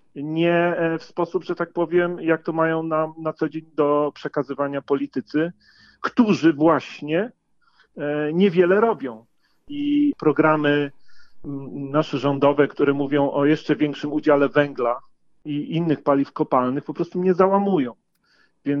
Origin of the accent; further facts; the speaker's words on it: Łódź, Łódź Voivodeship, Poland; a jestem też z Łodzi, więc wiem, jak wygląda problem pieców.